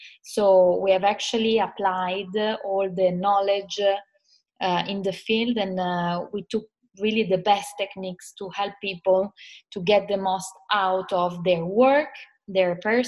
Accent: Italy; I'm a coach from Italy, as you know, and we have a company here.

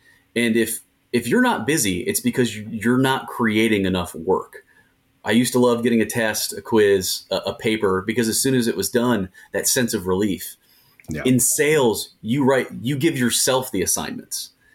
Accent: Cincinnati, Ohio, United States; I'm from Cincinnati, Ohio, originally.

